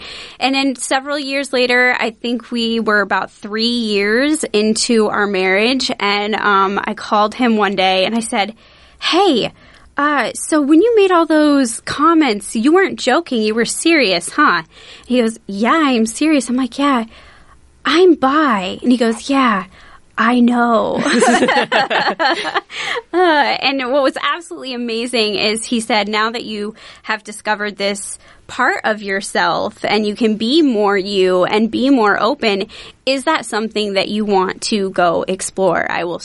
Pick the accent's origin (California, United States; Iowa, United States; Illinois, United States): Iowa, United States; Ames; I am from Ames. I grew up here